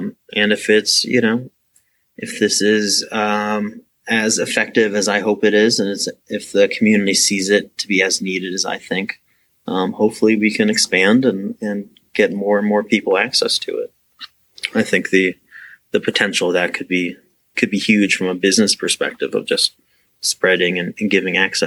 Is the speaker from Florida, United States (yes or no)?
no; Youngstown, Ohio, United States; even though I grew up in Youngstown, I was able to get my family to move out here as well.